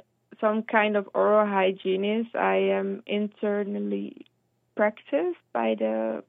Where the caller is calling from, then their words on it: Netherlands; Thank you. I'm calling from the Netherlands.